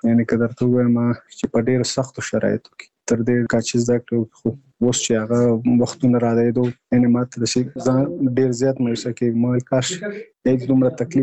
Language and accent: Pashto; Nangarhar, Afghanistan; now in Kabul, Afghanistan; زموږ کور په ننګرهار کې دی، زه په کابل کې هم دلته